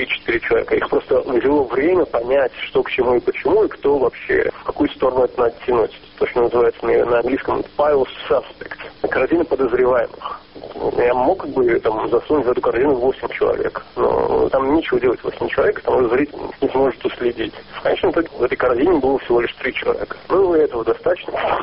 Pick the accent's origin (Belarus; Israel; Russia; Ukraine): Israel; я не оговаривал о том, что я из Израиля